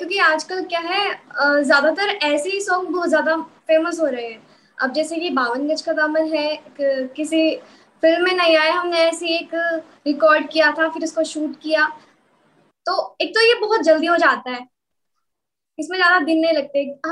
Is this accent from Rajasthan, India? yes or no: no; Khekra, Uttar Pradesh, India; मैं यूपी से हूँ, बागपत एक जिला है वहां से हूँ मैं, खेकड़ा से, तो मुझे हरियाणवी नहीं आती थी।